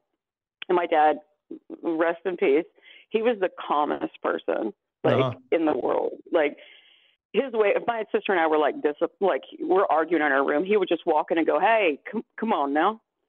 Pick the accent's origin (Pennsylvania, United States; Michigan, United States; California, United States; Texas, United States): Texas, United States; Wharton; born there; Oh, my ties to Dan Rather are so funny because I was born in Wharton, Texas. So that's where he's from.